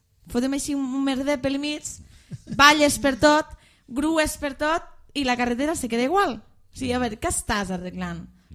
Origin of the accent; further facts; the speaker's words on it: Deltebre, Catalonia, Spain; Jo, per exemple, que soc de Deltebre, jo reivindico que les carreteres del meu poble estan molt malament.